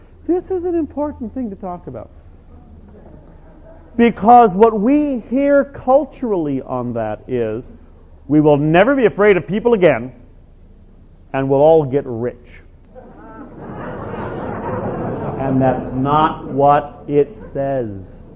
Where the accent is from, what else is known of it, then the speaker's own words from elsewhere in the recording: Ireland; It's part of being Irish, maybe, I don't know.